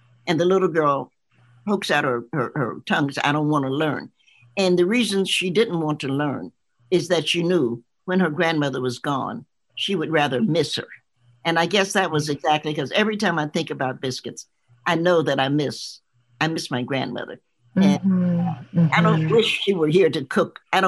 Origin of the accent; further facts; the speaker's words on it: the South, United States; I'm a Southerner. So I like to cook.